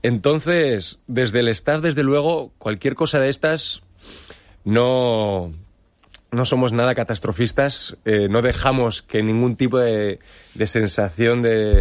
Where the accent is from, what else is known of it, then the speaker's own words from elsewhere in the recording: San Sebastián, Basque Country, Spain; now in Villajoyosa, Spain; Yo, que soy de San Sebastián, del norte, había jugado aquí contra la Vila cuando yo era jugador